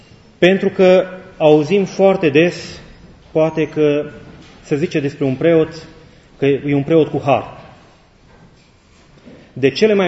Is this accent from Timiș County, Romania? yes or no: yes; Timișoara, Timiș County, Romania; born there; vine din Bihor, tata-i bihorean. Eu sunt născut în Timișoara, tata-i bihorean, mama e basarabeancă, eu acum sunt la Mănăstire Neaș și sunt român.